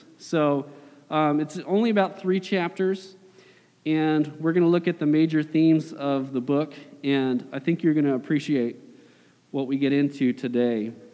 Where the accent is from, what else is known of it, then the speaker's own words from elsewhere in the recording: Washington, United States; Originally, I grew up in the Seattle area